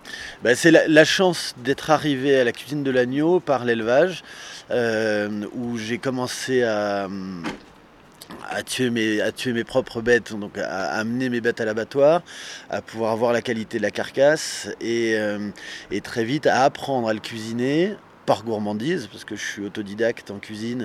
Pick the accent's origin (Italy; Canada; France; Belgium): France; Lyon, Auvergne-Rhône-Alpes; Donc j'ai grandi à Lyon.